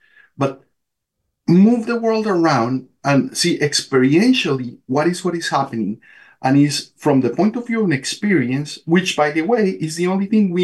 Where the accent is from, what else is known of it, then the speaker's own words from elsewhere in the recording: Colombia; so I grew up in Colombia.